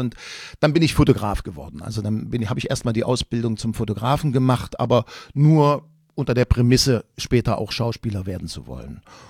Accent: Quedlinburg, Saxony-Anhalt, Germany; ich bin in Quedlinburg im Harz groß geworden

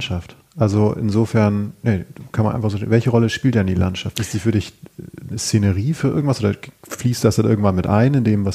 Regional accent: Schleswig-Holstein, Germany; ich stamme aus Schleswig-Holstein.

